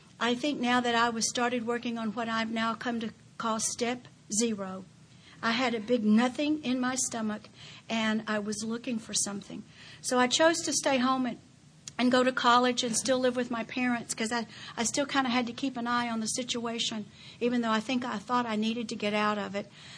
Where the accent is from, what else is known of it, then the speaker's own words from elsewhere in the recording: Odessa, Texas, United States; I grew up in West Texas, Odessa. And it was a wholesome time.